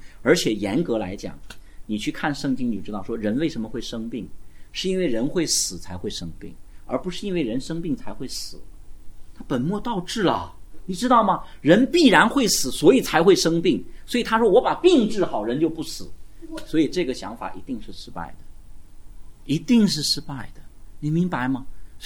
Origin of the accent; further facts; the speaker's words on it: China; 我们是中国人，我又不是印度人，